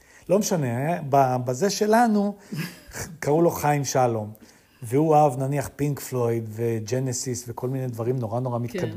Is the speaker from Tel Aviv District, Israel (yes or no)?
yes; Holon, Tel Aviv District, Israel; כן ולא. גדלתי בחולון.